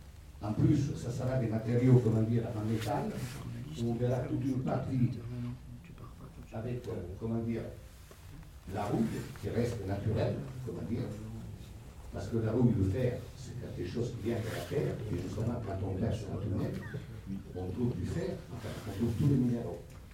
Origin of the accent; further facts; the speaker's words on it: Naples, Campania, Italy; now in France; parce que moi je suis arrivé avec un train de Naples à Paris, et c'est grâce à ça que je me suis arrêté dans cette ville. Et ça fait 48 ans cette année.